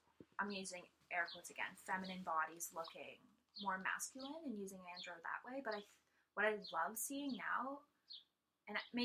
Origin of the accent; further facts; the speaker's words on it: London, Ontario, Canada; I'm from London, Ontario, yeah. which is, I don't know, I think has a reputation for being pretty conservative.